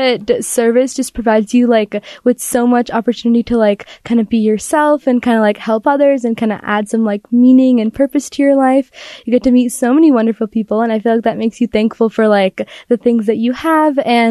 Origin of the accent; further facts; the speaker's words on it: Utah, United States; I am born and raised in Utah. My family lives in the Murray area.